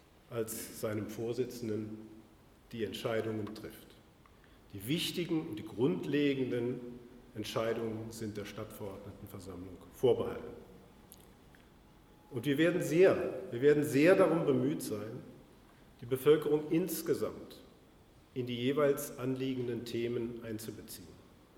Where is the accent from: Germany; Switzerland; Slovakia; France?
Germany; Hesse; Ich bin ein Kind der Zonenrandlage. Mein erster Wohnort lag im Werra-Meißner-Kreis, wenige Kilometer von der innerdeutschen Grenze entfernt.